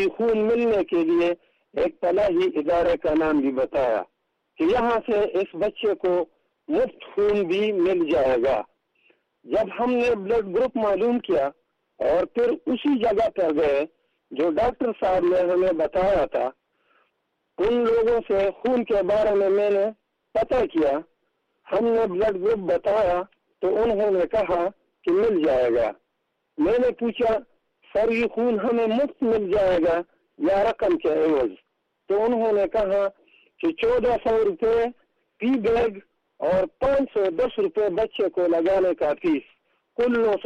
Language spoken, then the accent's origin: Urdu; Mardan, Khyber Pakhtunkhwa, Pakistan; اور میں پارہوتی مردان کا رہنے والا ہوں.